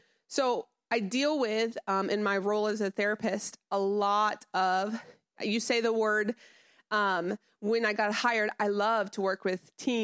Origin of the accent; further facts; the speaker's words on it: Springfield, Missouri, United States; I actually was raised in Missouri. I come from the Springfield area.